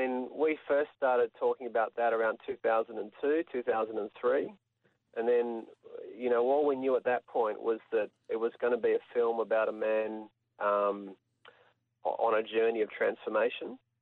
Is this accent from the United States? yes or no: no; Sydney, New South Wales, Australia; I grew up in Sydney. I'm a Sydney boy, really. Kind of grew up on the beaches of Sydney's northern suburbs.